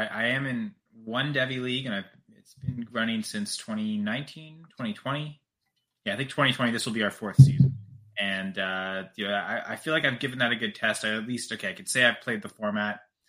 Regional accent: Canada; I'm Canadian

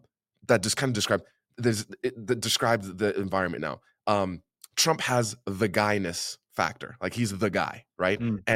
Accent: Zimbabwe; I'm from Zimbabwe.

